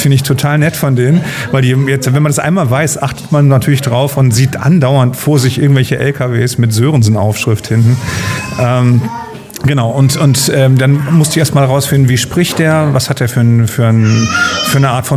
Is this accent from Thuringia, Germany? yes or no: no; Schleswig-Holstein, Germany; born there; Ich selber bin ja gebürtig aus Nordfriesland.